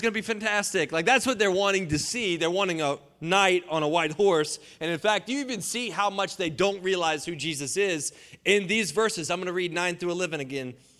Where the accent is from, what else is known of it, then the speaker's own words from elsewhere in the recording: North Carolina, United States; I'm from Johnson County, North Carolina, JoCo. I love North Carolina. It's phenomenal. But sometimes, man, the JoCo, it just comes out.